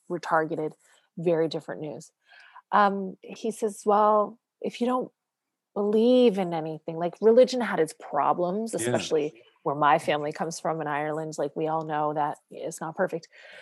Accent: Canada; I'm a single mom and I'm Canadian

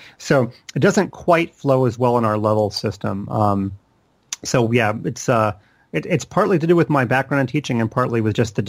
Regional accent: Charlotte, North Carolina, United States; But so the background is I grew up in Charlotte, which is where I still live today.

